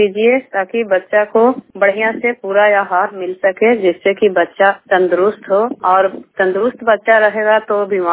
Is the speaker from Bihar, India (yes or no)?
yes; Nalanda, Bihar, India; घर सादिकपुर, पंचायत व्यासपुर, पोस्ट तिरहड़ा, जिला नालंदा के रहने वाले हूँ।